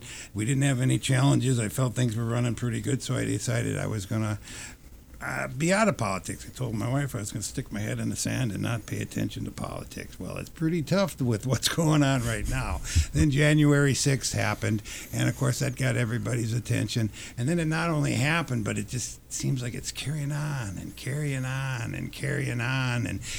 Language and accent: English; Milwaukee, Wisconsin, United States; moved away as an adult; now in Austin, United States; I moved to Austin in 1976 to join the police department. I grew up in Milwaukee.